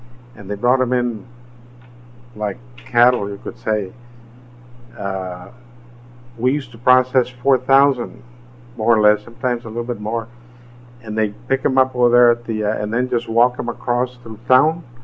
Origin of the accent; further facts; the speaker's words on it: Mission, Texas, United States; I was born there, and then we moved to Mission, and I was actually maybe 3 years old. And I was raised in Mission, went to the schools, graduated in 51 from Mission High School.